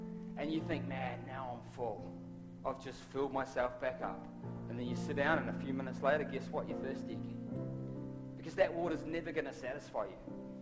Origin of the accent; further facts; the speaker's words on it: New Zealand; when I grew up in New Zealand, I was I was involved in the skateboarding world in New Zealand.